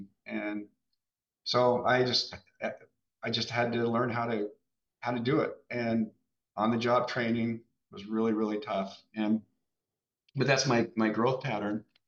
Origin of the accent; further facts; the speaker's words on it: Boise, Idaho, United States; I grew up in Boise, and we started it in Boise, and I moved down to Salt Lake